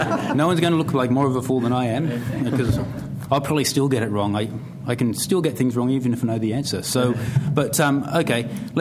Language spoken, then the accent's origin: English; Canberra, Australian Capital Territory, Australia; partly because I'm from Canberra